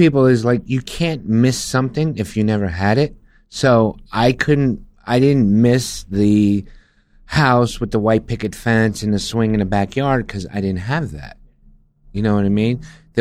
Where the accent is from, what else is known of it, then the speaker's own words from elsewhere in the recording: South Bronx, New York, United States; people ask me all the time when I travel the world, how was it growing up in the South Bronx?